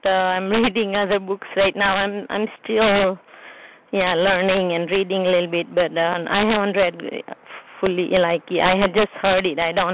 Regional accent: Gujarat, India; I know where it is. I'm from Gujarat.

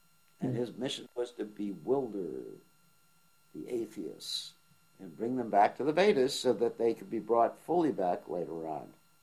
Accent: New York, United States; You're from India, and I'm from New York, and I know these things.

